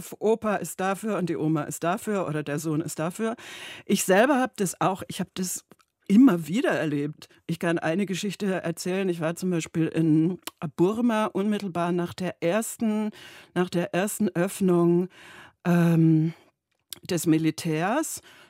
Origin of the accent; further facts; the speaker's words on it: Stuttgart, Baden-Württemberg, Germany; born there; Aber die 60er und 70er Jahre waren jetzt nicht gerade von unglaublichem Fortschrittswillen geprägt, besonders nicht in Stuttgart